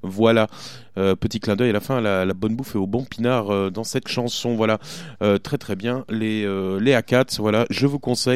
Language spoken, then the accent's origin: French; Bordeaux, Nouvelle-Aquitaine, France; Même en tant que Bordelais, on est bien obligé de l'admettre.